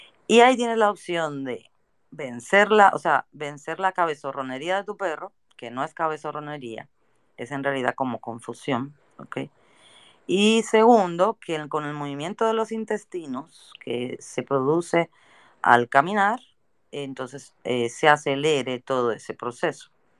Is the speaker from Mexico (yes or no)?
no; Spain; como vengo de España, veo lo que pasa